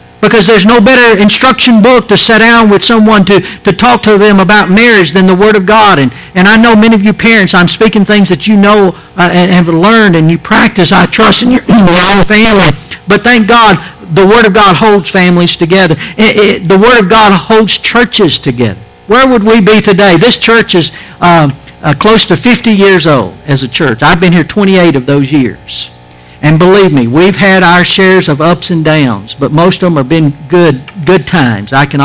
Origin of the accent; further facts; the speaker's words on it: United States; But I'm still an American. Listen, no matter how bad things get, I'm proud to be in America